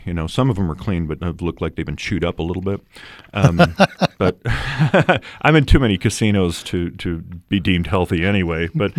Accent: California, United States; first I thought you were talking about San Francisco, and I'm from Northern California.

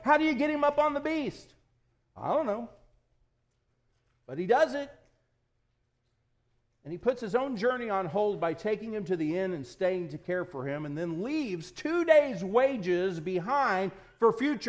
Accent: Indiana, United States; I'm not from around here, by the way. I grew up in Indiana.

